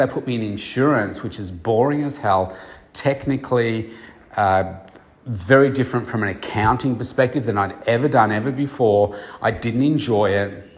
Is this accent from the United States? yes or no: no; Bendigo, Victoria, Australia; moved away as an adult; now in Melbourne, Australia; my original plan in leaving my hometown of Bendigo and coming to Melbourne way back in the start of 1990, that's when it was my first year. I graduated in 89.